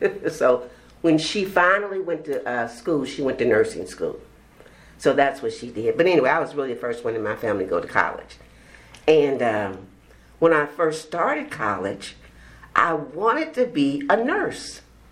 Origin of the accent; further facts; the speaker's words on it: Kansas City, Kansas, United States; I grew up in Kansas City, Kansas. When my dad came from Mississippi, he had two brothers and two sisters that came to Kansas.